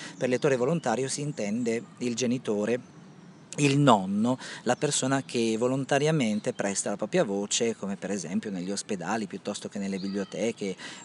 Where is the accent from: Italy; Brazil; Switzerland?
Italy; Campania; io vengo dalla provincia di Salerno, dove la mia famiglia è nata e cresciuta, e anch'io sono nato lì, i miei nonni erano dei contadini